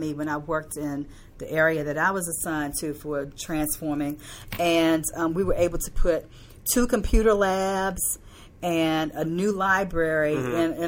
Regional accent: Washington, District of Columbia, United States; I grew up in Washington, D.C., so I'm a product of D.C. public schools.

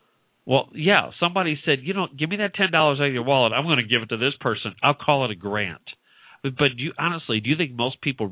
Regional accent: St. Louis, Missouri, United States; I grew up in St. Louis. The city was pretty liberal, but if you went out in some of the suburbs, it was very conservative.

